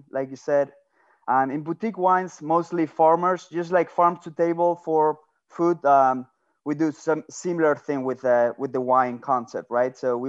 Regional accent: San Sebastian, Basque Country, Spain; moved away; I'm originally from San Sebastian, so you're talking about Michelin stars.

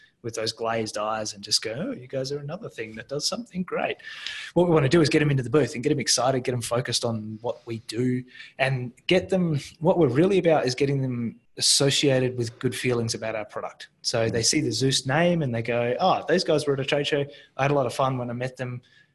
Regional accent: Australia; now in United States; So a bunch of us Aussies moved out here and I've got to be honest, the accent helps.

